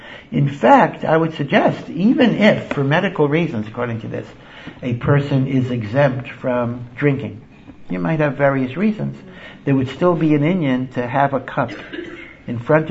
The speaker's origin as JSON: {"language": "English", "town": "Hartford", "region": "Connecticut", "country": "United States", "tie": "born or raised there", "said": "I grew up in Hartford, Connecticut"}